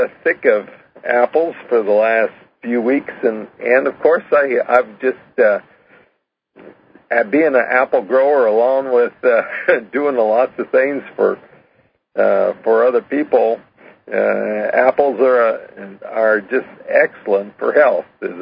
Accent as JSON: {"language": "English", "region": "Washington", "country": "United States", "said": "people I was from Washington. They'd always think it's Washington, D.C., but there is a place on the other side of the country called Washington State. And we come from the Yakima Indian Reservation."}